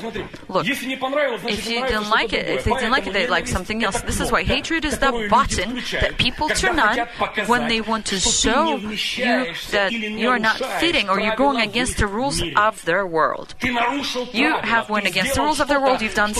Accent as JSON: {"language": "English", "country": "Ukraine", "said": "I'm from Ukraine. Don't worry, I can speak that language."}